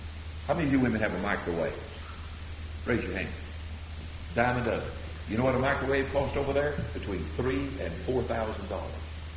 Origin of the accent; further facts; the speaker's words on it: Tennessee, United States; And I'm from Tennessee, you know, we don't grow them that big down there where I'm from.